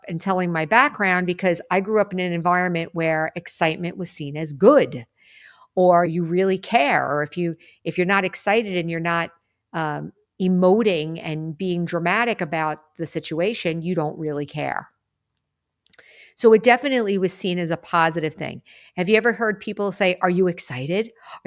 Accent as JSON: {"language": "English", "region": "New York", "country": "United States", "tie": "born or raised there", "said": "I grew up in New York, in the Northeast, on Long Island, and I grew up"}